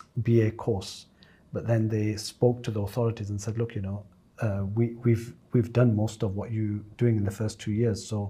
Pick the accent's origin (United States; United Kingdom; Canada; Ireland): United Kingdom; Blackburn, North West England; So so I grew up in Blackburn, in a very Muslim area, alhamdulillah. And then parents moved down, and then as soon as we moved down, I went back up north